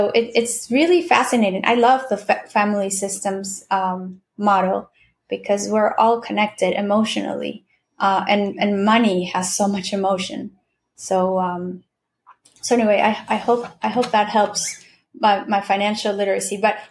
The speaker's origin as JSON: {"language": "English", "country": "Peru", "second_language": "English", "said": "I'm from Peru, right? So I may be different than somebody from the Caribbean or somebody from Mexico or somebody from Chile."}